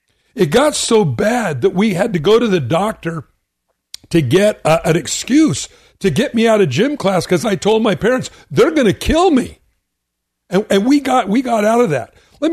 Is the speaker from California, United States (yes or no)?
yes; California, United States; Just to let you all know, I grew up in Southern California.